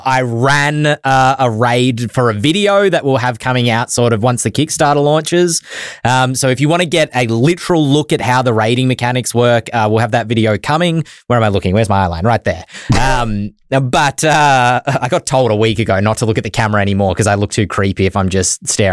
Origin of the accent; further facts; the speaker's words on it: Australia; accent: Australian; And I hope I'm saying that right with my Australian accent.